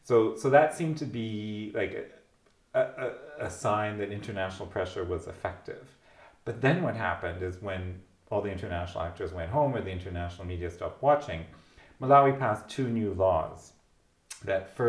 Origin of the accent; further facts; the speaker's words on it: Canada; I'm Canadian.